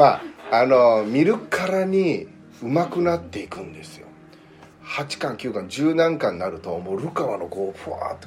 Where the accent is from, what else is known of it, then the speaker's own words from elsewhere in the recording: United States; also born or lived in Canada; 僕は現地で育ってるので、アメリカとカナダで育ってるから